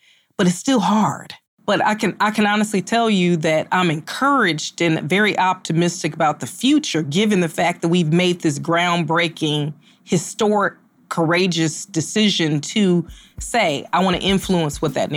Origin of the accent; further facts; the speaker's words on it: Chicago, Illinois, United States; I'm born and raised in Chicago, but I feel right at home here